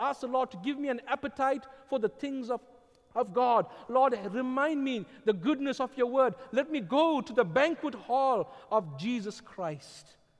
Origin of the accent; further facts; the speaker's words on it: South Africa; When I was growing up in South Africa